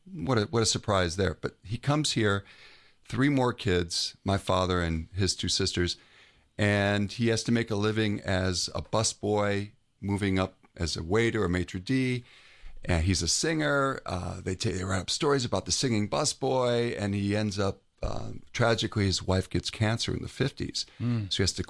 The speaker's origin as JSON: {"language": "English", "town": "Chicago", "region": "Illinois", "country": "United States", "said": "I'm from Chicago, cradle Catholic, only child. Product of divorced parents."}